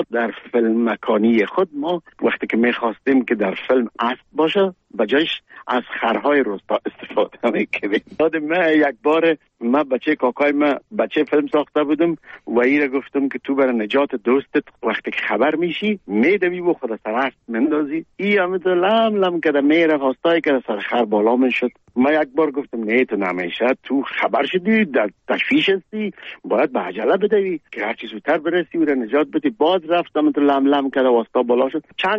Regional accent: Kabul, Afghanistan; moved away; من در کابل به دنیا آمدیم، در چهاردی کابل.

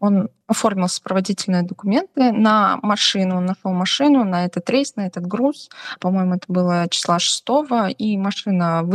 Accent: Ulyanovsk, Ulyanovsk Oblast, Russia; Мне 29 лет. На данный момент я проживаю в городе Ульяновск. Это мой родной город, где я и Олег, мы здесь родились.

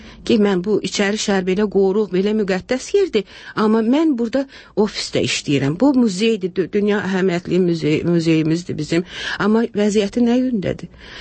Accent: Baku, Azerbaijan; Mən Bakıda doğulmuşam, Bakıda böyümüşəm.

